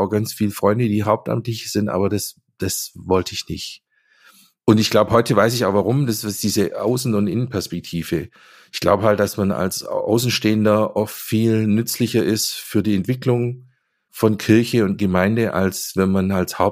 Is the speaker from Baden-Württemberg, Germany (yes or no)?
yes; Esslingen, Baden-Württemberg, Germany; Also ich komme ja hier aus dem Süden, Esslingen bei Stuttgart. Das heißt, ich bin landeskirchlich aufgewachsen.